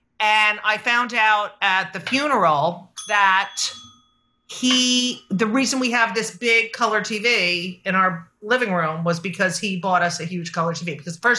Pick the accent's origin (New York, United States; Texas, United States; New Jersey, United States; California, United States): New Jersey, United States; And I love the name Trenton because I grew up in New Jersey and that is the capital of New Jersey.